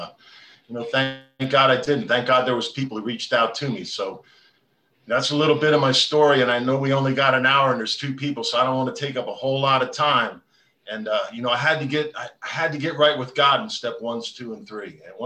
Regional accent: West Millington, New Jersey, United States; now in Titusville, United States; I'm from Titusville, Florida, and originally from West Millington, New Jersey.

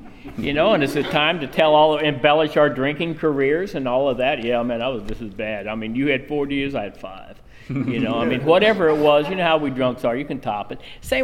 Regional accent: Kansas, United States; I'm from Kansas originally, and eating crow is just hard to do.

